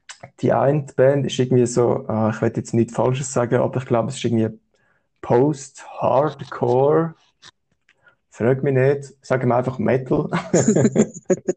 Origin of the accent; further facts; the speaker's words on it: Affoltern am Albis, Zurich, Switzerland; born there; Ich bin in Affolter am Albis